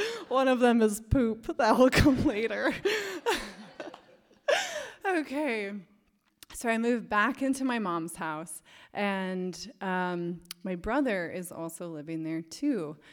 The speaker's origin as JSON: {"language": "English", "region": "Washington", "country": "United States", "said": "which I'm from Washington. The hill is a giant mountain."}